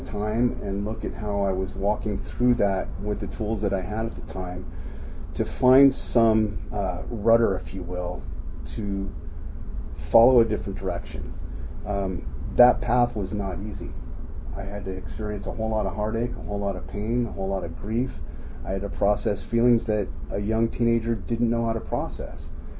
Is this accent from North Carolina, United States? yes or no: no; Daly City, California, United States; born there; I was born in 64 in Daly City.